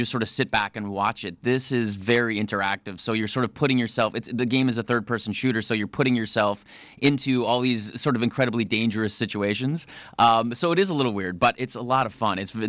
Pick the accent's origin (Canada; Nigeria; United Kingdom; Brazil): Canada; I grew up in Canada.